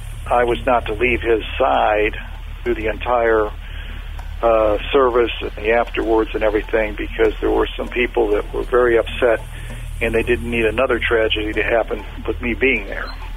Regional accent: Daytona Beach, Florida, United States; I'm from Daytona and I've traveled extensively in my life, but today is the longest journey of all.

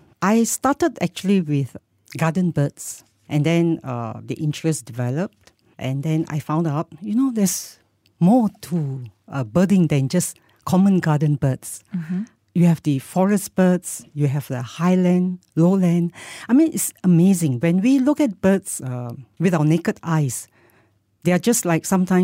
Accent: Taiping, Perak, Malaysia; I come from Taiping, so I go back to my house, my home, which has a big garden, unlike in KL.

